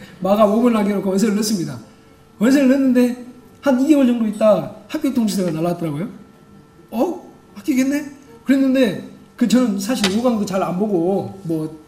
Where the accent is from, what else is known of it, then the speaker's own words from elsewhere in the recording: Sinan, South Jeolla, South Korea; born there; 저는 전라도 저쪽 신안 아주 꼴짝에서 태어났습니다. 섬에서.